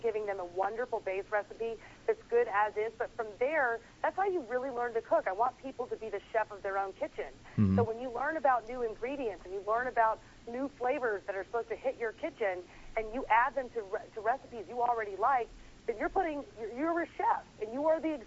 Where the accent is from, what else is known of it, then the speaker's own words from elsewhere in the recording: Tennessee, United States; now in New York, United States; I'm from Tennessee. I moved to New York. My kitchen is so tiny, it's the size of most people's bathrooms.